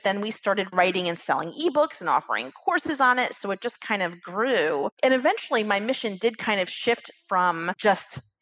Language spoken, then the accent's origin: English; East Coast, United States; also born or lived in California; We're originally, this was in California, we're from the East Coast. We decided to move back east